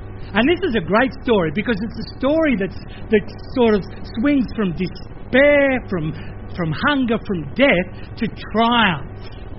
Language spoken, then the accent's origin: English; Australia; accent: Australian; for me as an Aussie English speaker, I go, oh, that's a hard one to get my head around.